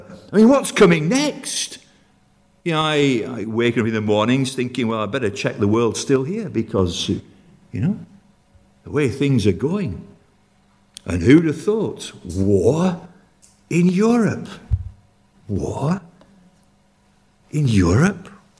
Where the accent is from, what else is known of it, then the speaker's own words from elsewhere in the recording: Yorkshire and the Humber, United Kingdom; moved away as an adult; also born or lived in Colne, Lancashire; I was born in Colne, Lancashire. Spent 4 days in Lancashire, then moved into the glorious county of Yorkshire and brought up there in the Yorkshire Dales the next 18 years, and I've been 47 years away from that wonderful county. I hope I haven't lost my accent.